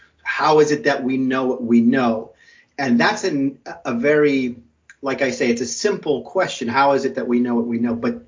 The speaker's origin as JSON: {"language": "English", "town": "San Antonio", "region": "Texas", "country": "United States", "tie": "born or raised there", "said": "we grew up in Texas, and specifically in San Antonio, Texas"}